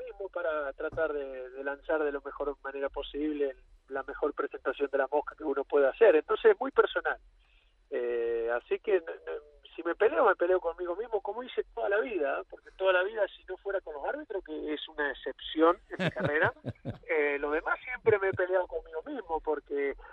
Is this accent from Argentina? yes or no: yes; Argentina; mi país es Argentina y donde yo nací, mis raíces están acá en Argentina.